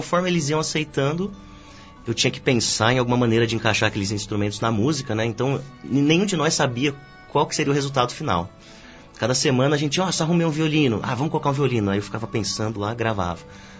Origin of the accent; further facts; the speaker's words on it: Brazil; moved away as an adult; Não estava nos meus planos quando eu saí do Brasil, né? Eu saí para estudar e para ver como que era o cenário europeu.